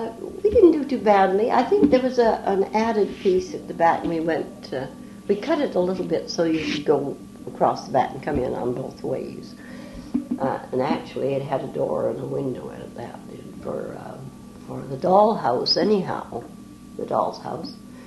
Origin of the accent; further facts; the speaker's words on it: Victoria, British Columbia, Canada; Yes, I was born in Victoria. Six brothers and a sister, we were born right opposite Victoria High School.